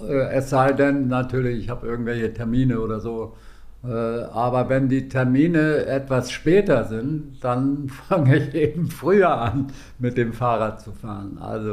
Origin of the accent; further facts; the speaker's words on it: Grömitz, Schleswig-Holstein, Germany; born there; musste meine Mutter ausweichen nach Grömitz. Deswegen mein Geburtsort Grömitz